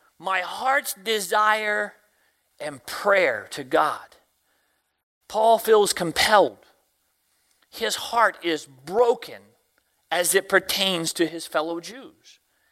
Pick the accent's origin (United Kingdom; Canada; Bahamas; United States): United States; the South; accent: Southern American; I speak American and Southern, okay? I live in Tennessee, so I have to change my accent when I get home just to get across the border.